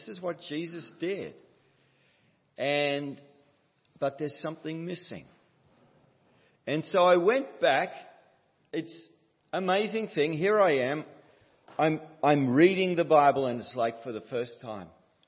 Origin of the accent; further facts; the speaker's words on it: New South Wales, Australia; born there; And I was born in New South Wales, so I feel like I've come home.